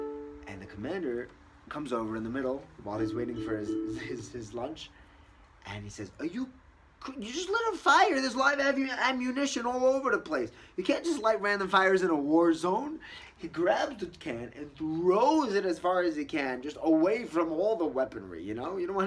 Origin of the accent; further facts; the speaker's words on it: United States; Growing up in America, I never saw anything like this in my life. But coming here, I saw this Ben Astarim.